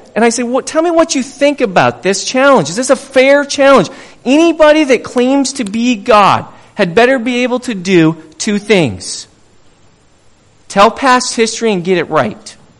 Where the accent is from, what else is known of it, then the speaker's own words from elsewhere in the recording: Bozeman, Montana, United States; I grew up in Bozeman.